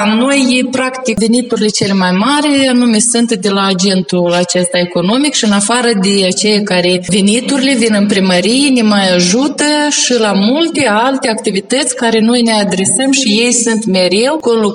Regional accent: Gura Căinarului, Moldova; born there; Și făceam naveta de la Gura Căinarului, fiindcă m-am născut în Gura Căinarului.

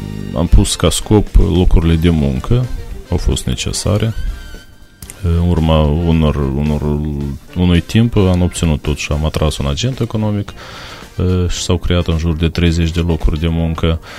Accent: Botnărești, Anenii Noi District, Moldova; Este satul meu natal, în primul rând, unde m-am născut și unde este și sufletul

